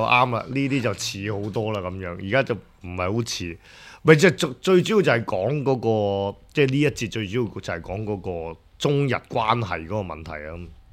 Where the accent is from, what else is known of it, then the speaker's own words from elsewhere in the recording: Hong Kong; 我們作為香港人呢，我們其實是挺不習慣這件事的